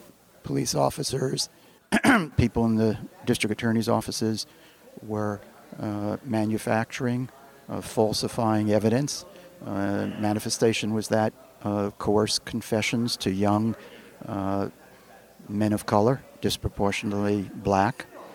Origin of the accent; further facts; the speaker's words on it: Brooklyn, New York, United States; Well, I grew up in Brooklyn. I went south in the mid-60s and had the honor to participate in the Southern Civil Rights Movement.